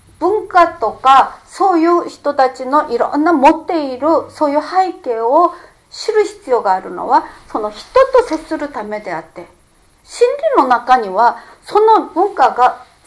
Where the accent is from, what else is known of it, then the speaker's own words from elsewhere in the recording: South Korea; Japanese is a second language; moved away; also born or lived in Japan / United States; 私が韓国で生まれ育ち、また日本で生活し、アメリカで生活して、